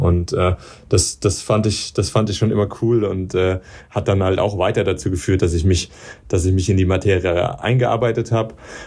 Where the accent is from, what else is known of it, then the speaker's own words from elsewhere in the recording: Darmstadt, Hesse, Germany; ich komme ja aus Darmstadt